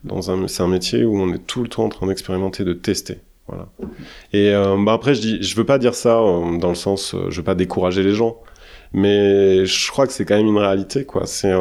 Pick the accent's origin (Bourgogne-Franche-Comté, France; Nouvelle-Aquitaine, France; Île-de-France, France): Bourgogne-Franche-Comté, France; Après, moi, je viens de Bourgogne, et plus précisément de la Nièvre.